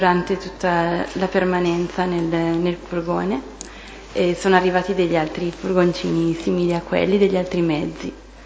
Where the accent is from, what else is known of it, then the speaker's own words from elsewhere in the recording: Brescia, Lombardy, Italy; born there; sono nata a Brescia il 21 ottobre 1976.